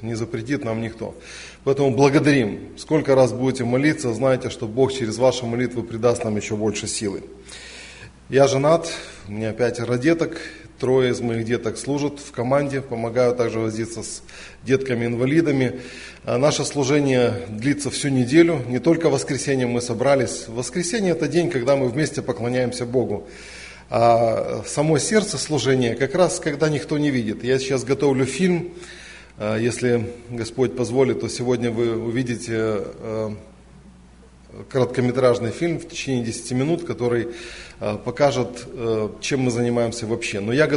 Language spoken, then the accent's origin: Russian; Kyiv, Ukraine; я из Киева, из церкви Преображения.